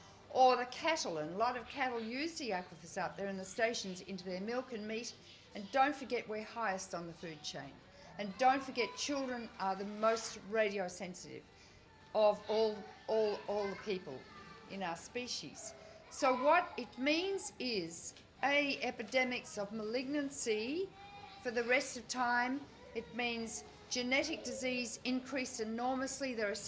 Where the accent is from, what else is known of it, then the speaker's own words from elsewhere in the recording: New South Wales, Australia; I'm from New South Wales.